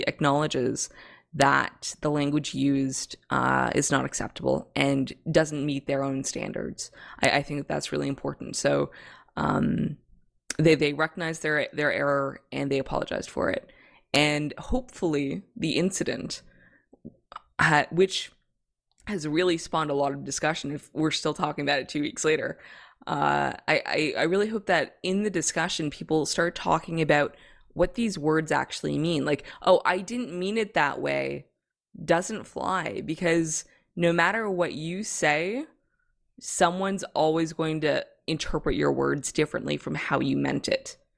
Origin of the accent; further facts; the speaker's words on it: Canada; I say all this coming from the background of being a Canadian, and like we like multiculturalism.